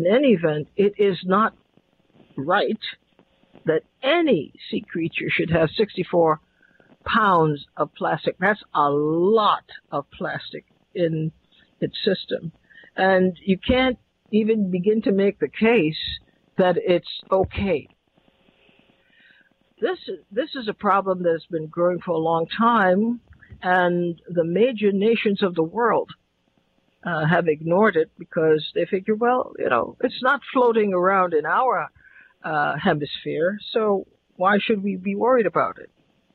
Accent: Trinidad & Tobago; When I was growing up in Trinidad

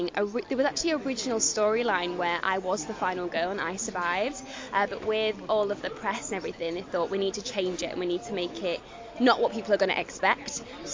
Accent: Manchester, North West England, United Kingdom; I'm from Manchester myself, so we're not like seaside country, so we not country, town, city.

